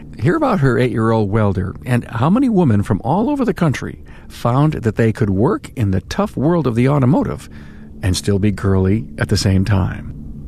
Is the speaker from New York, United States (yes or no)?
yes; Buffalo, New York, United States; Bogie and I met in my hometown of Buffalo, New York